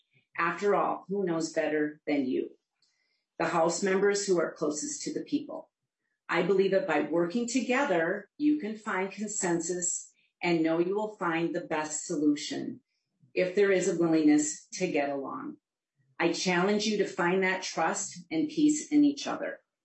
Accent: Minnetonka, Minnesota, United States; However, I grew up in Minnetonka, and I went to Wayzata High School, which is located in Plymouth.

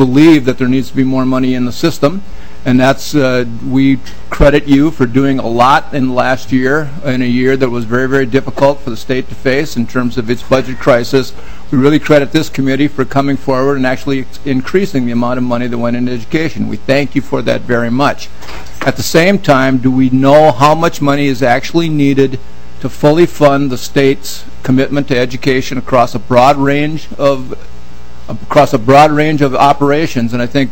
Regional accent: Cannon Falls, Minnesota, United States; I'm going to talk a lot this session about my hometown of Cannon Falls.

